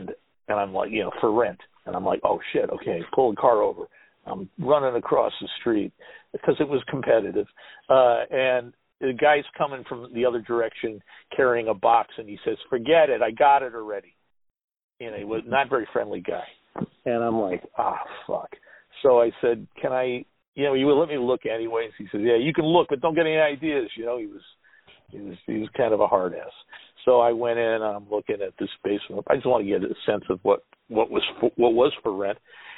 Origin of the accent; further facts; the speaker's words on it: New York, United States; I went to Cream in 75, and I came from New York. I had actually spent a year out in San Francisco